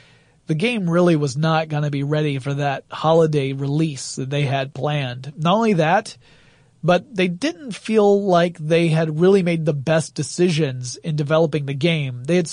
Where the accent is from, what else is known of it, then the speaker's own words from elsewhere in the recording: Atlanta, Georgia, United States; They did do an early demonstration in my hometown of Atlanta, Georgia, because that's where E3 1997 happened, over at the Georgia Dome.